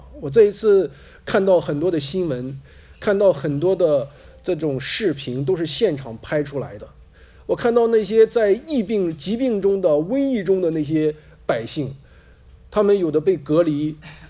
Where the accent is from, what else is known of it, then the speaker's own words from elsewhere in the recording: China; 但必定那是我们成长过的地方。我们必定是华人，我们也是中国人，我们的亲人还在那个地方。